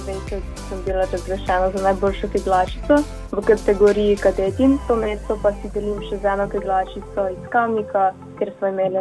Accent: Novo Mesto, Southeast Slovenia, Slovenia; ker sem iz Novega mesta

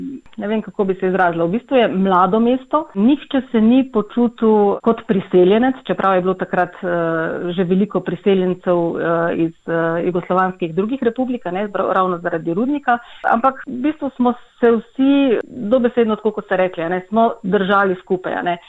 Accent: Styria, Slovenia; Štajerci smo že po navadi malo bolj odprti

